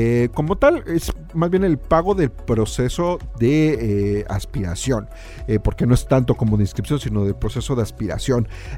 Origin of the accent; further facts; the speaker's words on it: Mexico; como buenos mexicanos siempre dejamos todo al final